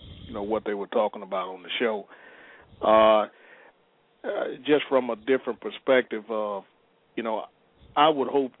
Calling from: Michigan, United States; I'm calling from … calling from Michigan.

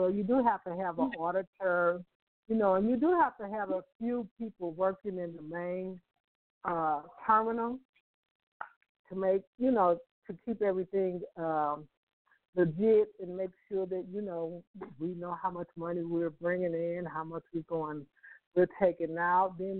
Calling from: St. Louis, Missouri, United States; I'm calling from St. Louis.

